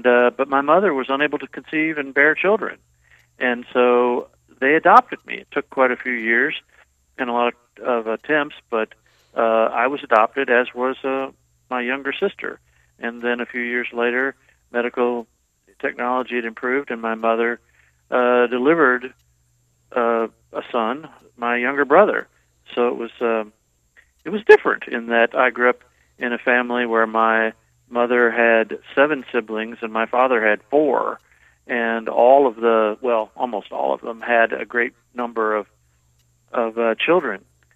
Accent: Kentucky, United States; I grew up in Kentucky, near Louisville, on a little small farm 60 years ago.

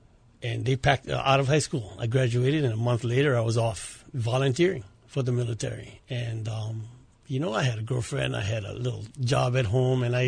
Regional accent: Kauai, Hawaii, United States; I grew up on the island of Kauai, went to Kapaa High School, graduated in 1975.

